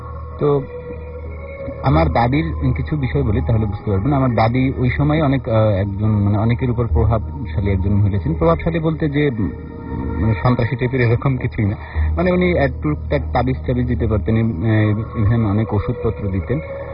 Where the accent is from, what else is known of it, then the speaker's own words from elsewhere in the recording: Bangladesh; আমার গ্রামের বাড়িটা মানে গ্রামটার নাম হচ্ছে বাংলাদেশের সর্বশ্রেষ্ঠ নাম ফুলঝুরি নাম, আমি অনেক প্রাউড ফিল করি যেটার নাম ফুলঝুরি। তো এটা হচ্ছে পিরোজপুর জেলার মঠবাড়িয়া থানার ফুলঝুরি গ্রাম।